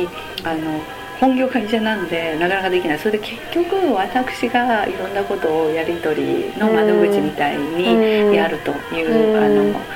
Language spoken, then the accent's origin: Japanese; Tokyo, Japan; そうですね、で、あの出身は東京なんですね